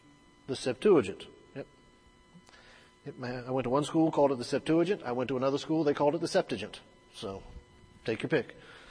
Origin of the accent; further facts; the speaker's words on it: Alabama, United States; So I'm from Alabama.